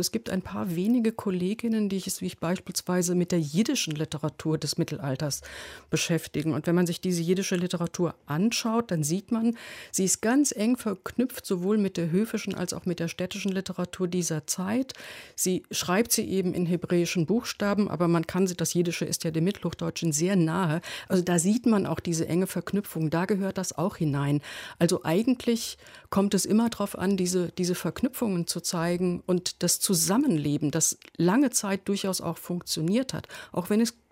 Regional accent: Hesse, Germany; Und ich bin sofort dahin gegangen, wo ich herkomme, sozusagen meine hessische Heimat.

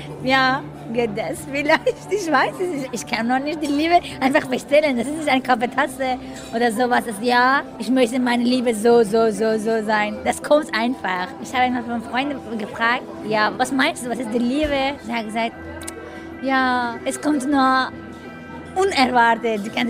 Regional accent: Iran; German is a second language; moved away as an adult; also born or lived in Afghanistan; now in Germany; Ich komme ursprünglich aus Afghanistan, aber ich bin in Iran aufgewachsen und ich habe dort ein Jahr Biochemie studiert. Fast 2 Jahre bin ich in Deutschland und ich studiere an der Goethe-Universität.

